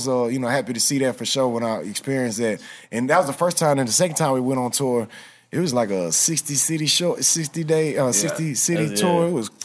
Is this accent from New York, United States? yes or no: no; Houston, Texas, United States; growing up in Houston, I wasn't a part of the battle rap scene.